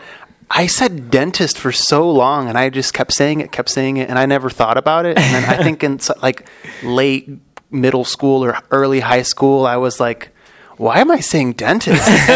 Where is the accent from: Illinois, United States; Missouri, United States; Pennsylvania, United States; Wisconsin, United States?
Illinois, United States; Melrose Park; also born or lived in Chicago; So I'm from the Chicago suburbs, Melrose Park, and just born in Chicago and raised in the west suburbs.